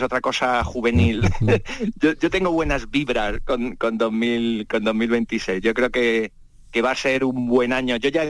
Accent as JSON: {"language": "Spanish", "town": "Seville", "region": "Andalusia", "country": "Spain", "said": "yo soy de Sevilla"}